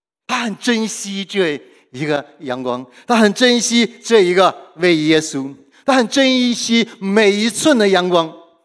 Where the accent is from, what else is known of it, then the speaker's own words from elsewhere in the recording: Heilongjiang, China; 我是东北人，土生土长的东北人，黑龙江人，哇，从小就吃什么？吃这个瓜子，吃的太多了。